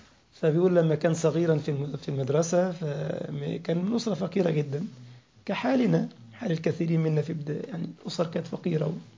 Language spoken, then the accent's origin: Arabic; Egypt; وهو يسكن في مدينة اسمها مدينة 6 أكتوبر عندنا في مصر